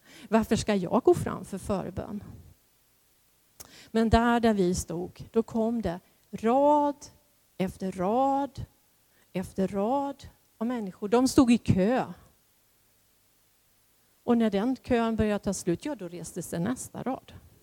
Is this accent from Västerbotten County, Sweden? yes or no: no; Karlskrona, Blekinge, Sweden; jag är då från Karlskrona.